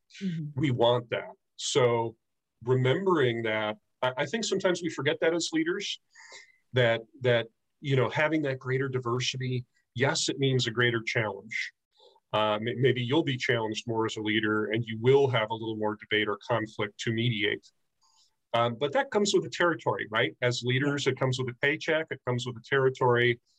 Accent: United States; That needed to adapt more than I was used to as an American.

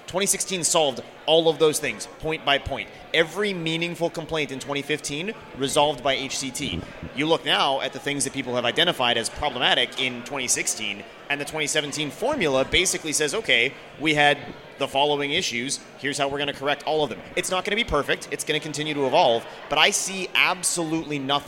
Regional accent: Canada; I'm Canadian.

